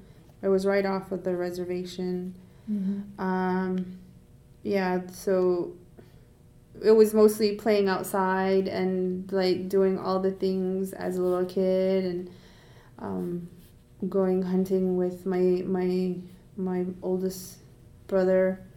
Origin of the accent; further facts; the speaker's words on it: Cedar Creek, Arizona, United States; I grew up on the reservation. It's a small, tiny town. It's called Cedar Creek, Arizona. Probably like 150. The population is about 150.